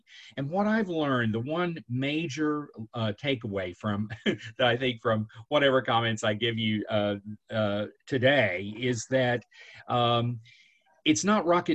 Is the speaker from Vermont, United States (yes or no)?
no; Oklahoma, United States; I was assigned to my home state working with the Oklahoma Arts and Humanities Council at the time.